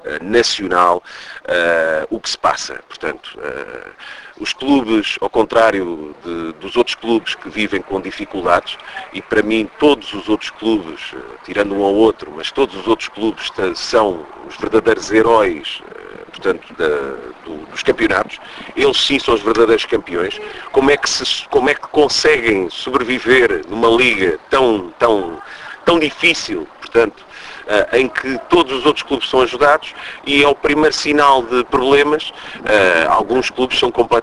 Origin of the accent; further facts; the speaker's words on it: Portugal; porque eu sou um cidadão português, e eu não me revejo nesta situação